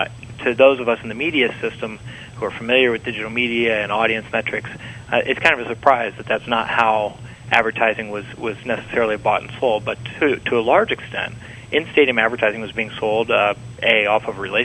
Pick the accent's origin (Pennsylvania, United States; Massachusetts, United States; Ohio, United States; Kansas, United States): Ohio, United States; Cincinnati; You know, my hometown of Cincinnati, the Great American Ballpark, is just a tremendous example